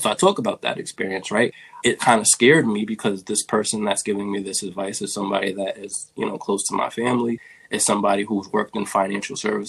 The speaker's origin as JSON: {"language": "English", "region": "New York", "country": "United States", "tie": "born or raised there", "said": "I thought that success meant, especially growing up in New York, I thought that success meant when I became an adult that I would have Section 8"}